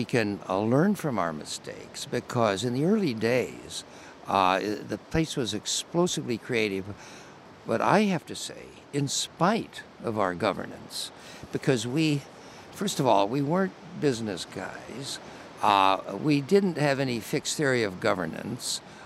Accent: United States; Well, I would say you get a big head start being American.

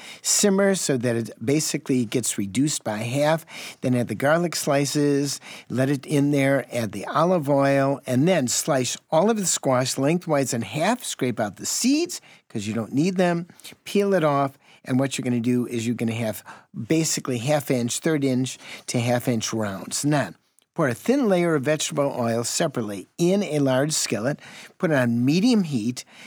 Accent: Chicago, Illinois, United States; I grew up in Chicago. I never had squash at any of my cousin's house, my aunt's houses.

